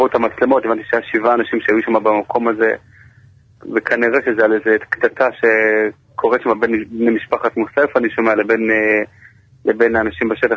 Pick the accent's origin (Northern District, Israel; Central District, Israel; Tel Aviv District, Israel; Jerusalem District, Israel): Jerusalem District, Israel; Jerusalem; אני כילד, כנער, גדלתי שם, התפלתי שם עשרות שנים במקום הזה.